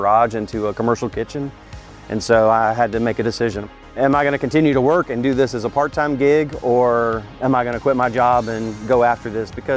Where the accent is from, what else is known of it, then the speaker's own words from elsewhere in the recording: Atlanta, Georgia, United States; now in Statesboro, United States; I grew up in Atlanta and came to Georgia Southern back in 87 to go to school, and really fell in love with Georgia Southern, fell in love with Statesboro. Had grown up in the big city